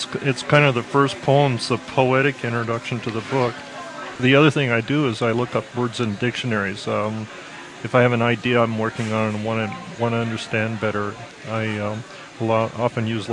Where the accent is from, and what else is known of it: Liberal, Kansas, United States; born or raised there